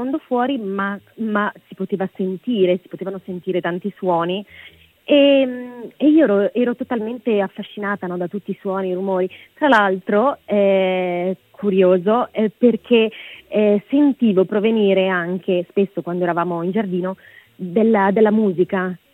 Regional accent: Cremona, Lombardy, Italy; io sono nata a Cremona, che è la città della musica, no? Cioè dei violini, e sono cresciuta i primi 7 anni della mia vita in una casa famiglia

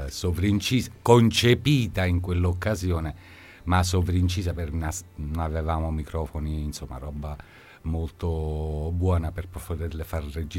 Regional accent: Basilicata, Italy; Lucano. Quindi saranno anche le comuni, diciamo, origini meridionali.

